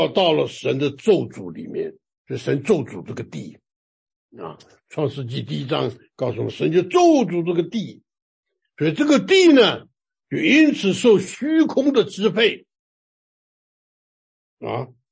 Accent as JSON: {"language": "Chinese", "country": "China", "said": "所以我们中国人呢常常就是骂小孩呢，就是你为我争这口气啊"}